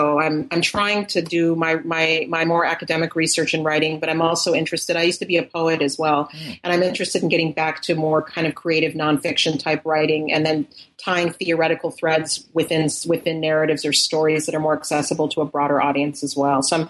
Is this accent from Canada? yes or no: no; Pipestone, Minnesota, United States; born there; I was born in Pipestone, Minnesota.